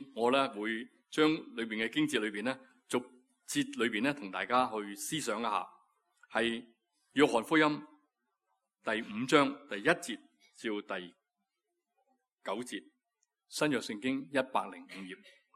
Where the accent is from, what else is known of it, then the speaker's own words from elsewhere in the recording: China; 好像我们中国人经常讲说久病无孝子